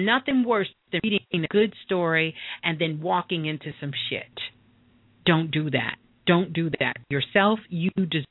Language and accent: English; Brooklyn, New York, United States; born there; Brooklyn, that's where I was born.